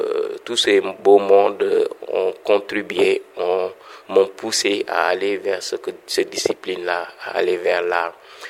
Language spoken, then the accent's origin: French; Ziguinchor, Senegal; artiste plasticien, photographe, peintre. Je suis d'origine de Ziguinchor, je suis né à Ziguinchor, plus particulièrement dans le quartier de Yamatone, dont j'ai passé mes premiers balbutiements artistiques.